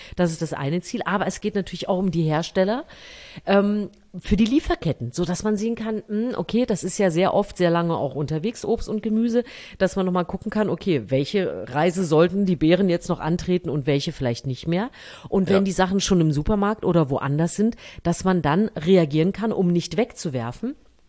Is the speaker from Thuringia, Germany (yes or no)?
yes; Thuringia, Germany; ich bin ja in Thüringen erstmal aufgewachsen